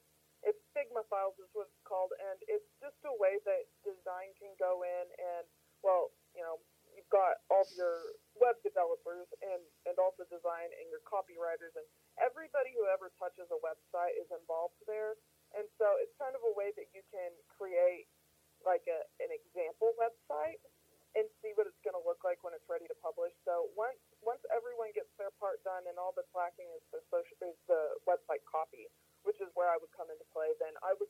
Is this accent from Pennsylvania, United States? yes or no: no; Calico Rock, Arkansas, United States; So I grew up in Calico Rock, Arkansas. It's located in north central Arkansas. If you're looking at a map, it's dead center between Fayetteville and Jonesboro.